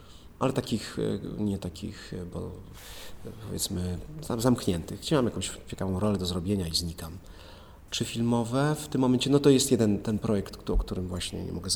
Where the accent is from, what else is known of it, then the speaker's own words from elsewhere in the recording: Oświęcim, Lesser Poland, Poland; also born or lived in Brzezinka; bo ja pochodzę z Oświęcimia. Znaczy urodziłem się w Oświęcimiu, mieszkałem w Brzezińce jako młody człowiek.